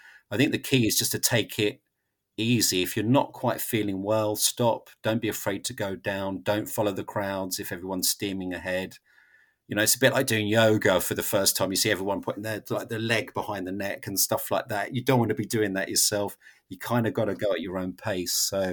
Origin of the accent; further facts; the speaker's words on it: London, United Kingdom; As a Londoner, I'm used to queuing.